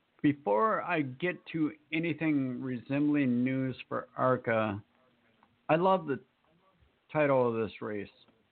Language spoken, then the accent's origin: English; Minnesota, United States; Hey, everybody, don't forget my home state and nearby states. NHRA will be headed to Brainerd, Minnesota soon on August 15th to the 18th.